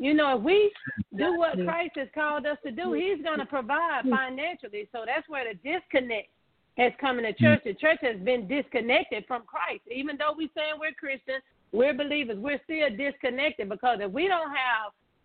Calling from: Texas, United States; Hey, Donna and Tanya … from Texas.

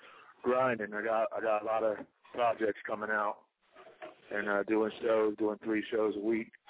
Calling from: Ohio, United States; … out of Ohio.

